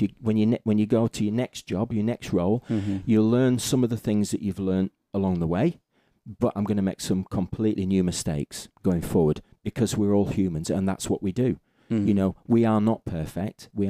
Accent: Morecambe, North West England, United Kingdom; No, up in Morecambe, my hometown. Yeah, Morecambe, which we've just moved back to.

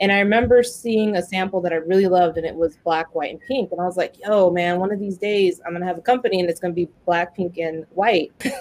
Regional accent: New Mexico, United States; because I'm originally from New Mexico.

